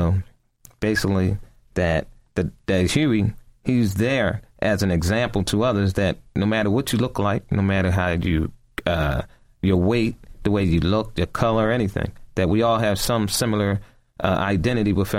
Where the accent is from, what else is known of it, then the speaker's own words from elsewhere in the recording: Philadelphia, Pennsylvania, United States; Yes, West Oak Lane, off of 65th and O'Gans.